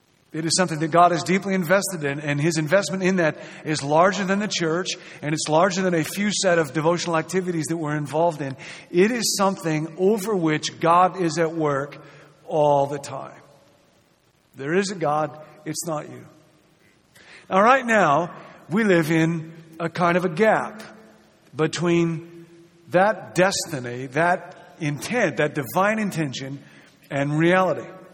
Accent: Rockford, Illinois, United States; I grew up in Rockford, Illinois, and there were, when I was growing up, kind of three main evangelical churches there, Temple Baptist Church, which is where I grew up, Baptist General Conference Church and First Covenant Church and the Free Church.

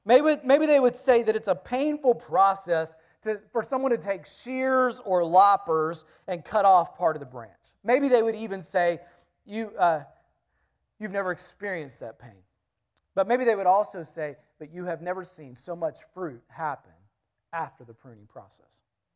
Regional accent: North Carolina, United States; When we grew up in North Carolina

